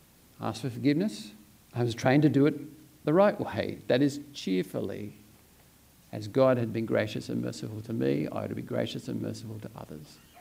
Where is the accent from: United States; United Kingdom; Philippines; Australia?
Australia; And I, as an Australian, I am my Christian heritage from William Tyndale's work